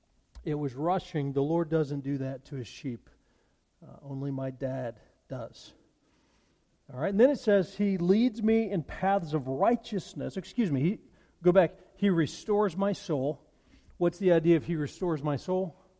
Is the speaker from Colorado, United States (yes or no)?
yes; Colorado, United States; When I read this, I think of a time as a kid growing up in Colorado.